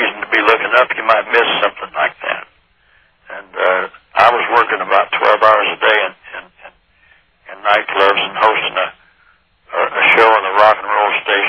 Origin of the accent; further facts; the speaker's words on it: Bakersfield, California, United States; born there; also born or lived in Las Vegas; I was born in Bakersfield, and I started coming to Vegas as early as about 1953, and worked there and lived there for one year, 61 to 62